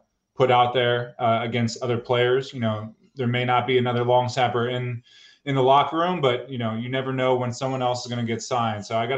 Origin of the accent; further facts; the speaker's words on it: Neptune, New Jersey, United States; born there; also born or lived in Lincroft / Middletown; I was born in Neptune. I lived in Lincroft, New Jersey, Middletown, New Jersey. So about an hour from Philly.